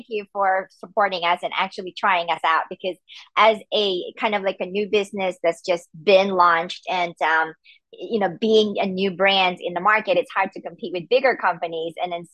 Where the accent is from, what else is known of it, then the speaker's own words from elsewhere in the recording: Atlanta, Georgia, United States; And like, I'm from Atlanta. And then so we have a big one there.